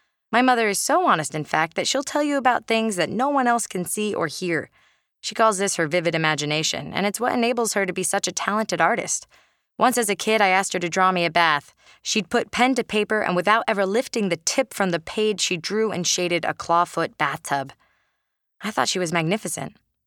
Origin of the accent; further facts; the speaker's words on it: Burlingame, California, United States; I was born on November 2nd, 1986. I grew up in Burlingame, California, a city nestled in the Bay Area just south of San Francisco that smelled like roses and chocolate